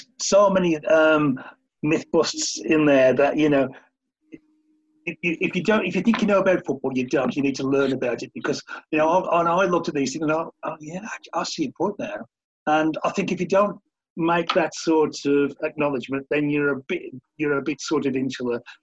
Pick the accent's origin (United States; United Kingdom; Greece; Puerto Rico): United Kingdom; West Midlands; I come from the industrial West Midlands. I come from Warsaw.